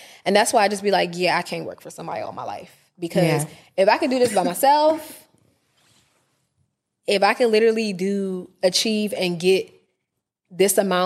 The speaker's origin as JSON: {"language": "English", "country": "Nigeria", "said": "as a Nigerian, we be hustling."}